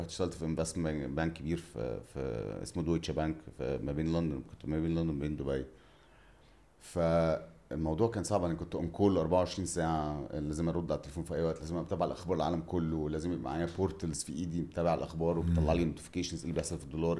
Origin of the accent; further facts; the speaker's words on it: Cairo, Cairo Governorate, Egypt; وانا صغير كنت عايش في القاهره بس كنت بسافر مع اهلي كتير سينا